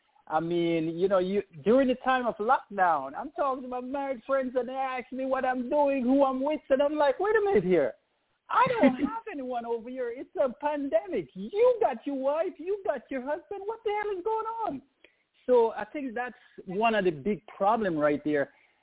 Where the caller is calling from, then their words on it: Atlanta, Georgia, United States; I'm calling from Atlanta.